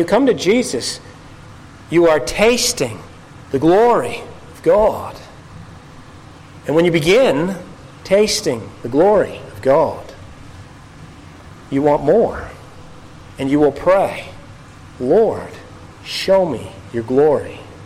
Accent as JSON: {"language": "English", "country": "Canada", "said": "because I come from Canada."}